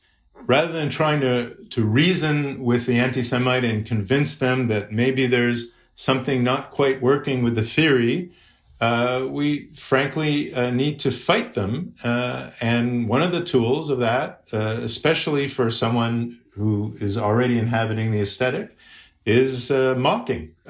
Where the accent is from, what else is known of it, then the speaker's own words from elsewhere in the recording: Canada; We have the majority nation of English Canadians, of which I'm a part